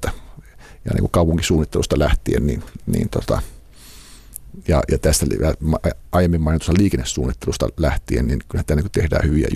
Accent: Imatra, South Karelia, Finland; moved away as an adult; now in Helsinki, Finland; En, vaan mä oon Imatralta kotoisin ja niin kuin siihen verrattuna, niin kyllähän tämä näyttää isolta.

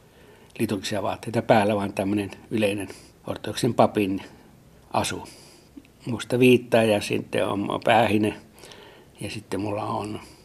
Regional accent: Joensuu, North Karelia, Finland; moved away as an adult; nuorena olin hyvin innokas karjalainen ja varmaan ärsytinkin monia opiskelutovereita, kun tulin Joensuusta Helsinkiin opiskelemaan karjalaisuudellani

